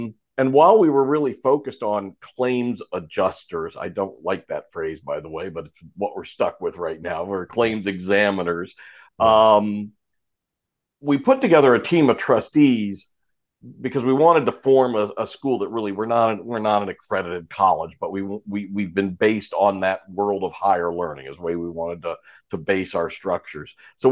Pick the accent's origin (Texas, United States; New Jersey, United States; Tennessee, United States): New Jersey, United States; I was originally from New Jersey, North Jersey, South Jersey